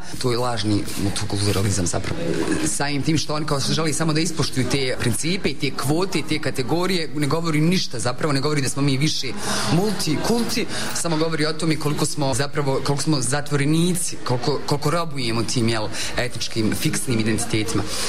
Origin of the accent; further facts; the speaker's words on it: Bosnia & Herzegovina; Kao Bosanka i Hercegovka.